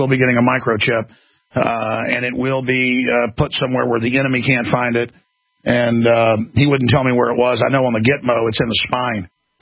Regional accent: Texas, United States; I've seen chemical plants blow up growing up in Texas.

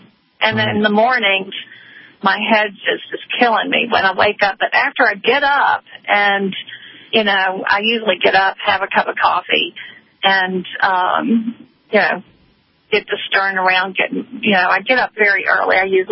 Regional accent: the South, United States

